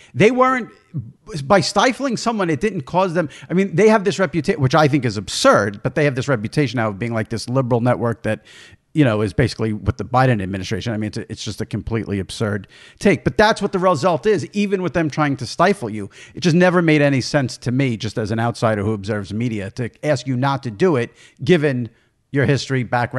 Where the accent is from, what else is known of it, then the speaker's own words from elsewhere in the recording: New York, United States; I mean, I grew up in New York listening to Mike and the Mad Dog.